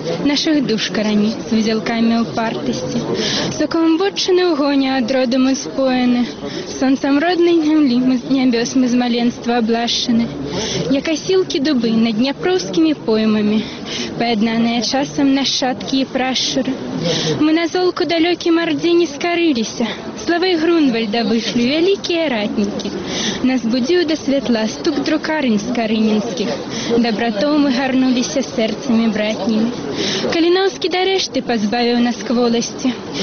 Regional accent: Gomel, Gomel Region, Belarus; я студентка, вчуся у Білоруському державному університеті. Я сама з Гомеля, ось, і, напевно, білоруську мову, білоруські вірші, це все для мене з маленства.

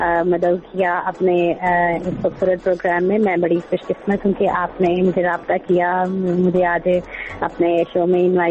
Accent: Peshawar, Khyber Pakhtunkhwa, Pakistan; میں پشاور میں ہی پیدا ہوئی اور یہیں کی میں میرے ماما پاپا بھی یہیں کے ہیں اور ویسے ہم پنجابی ہیں سیالکوٹ سے ہمارا تعلق ہے لیکن دادا دادی یہاں آ گئے پھر میرے پاپا یہیں پیدا ہوئے پھر ہم یہیں پیدا ہوئے تو اب ہم پشاوری ہیں.

